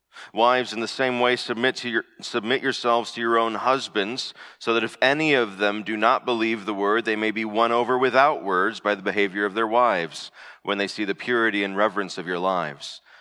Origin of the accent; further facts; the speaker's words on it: Arizona, United States; I grew up here in the West. We didn't have roundabouts in Arizona where I grew up.